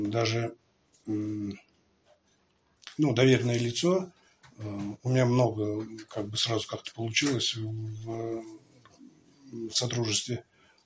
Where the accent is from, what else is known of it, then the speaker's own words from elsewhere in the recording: Nizhny Novgorod Oblast, Russia; у меня на родине, в Нижегородской губернии, там группа всего лишь 2 раза в неделю и одна только группа на весь город